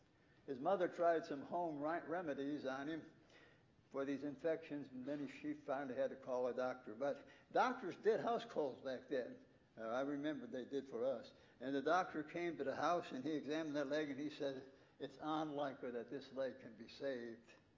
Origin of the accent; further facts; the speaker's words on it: Illinois, United States; My brother and I were raised near Lake Michigan, and we were always at the Museum of Science and Industry whenever we could.